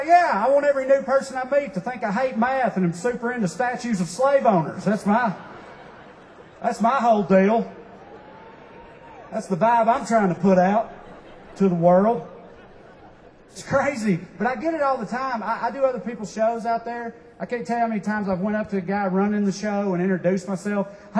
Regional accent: Southern United States, United States; accent: Southern US; sometimes people hear my accent and they get, like, interested. Like, they want to ask me questions about the South and stuff.

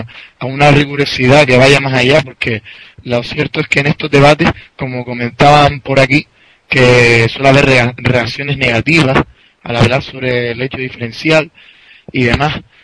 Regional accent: Canary Islands, Spain; los canarios hemos tenido una relación histórica desde el mismo siglo XV.

